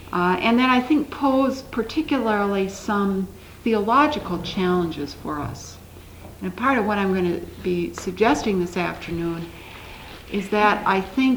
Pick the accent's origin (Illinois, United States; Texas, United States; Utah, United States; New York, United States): Illinois, United States; Chicago; I'm from Chicago, where I work for the churchwide offices of the ELCA.